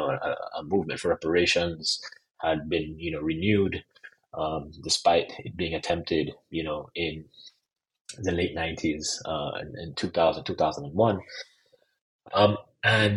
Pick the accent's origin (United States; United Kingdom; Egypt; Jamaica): Jamaica; why I, a Jamaican, who wrote my first book, on Jamaica, was somehow in Tulsa, Oklahoma.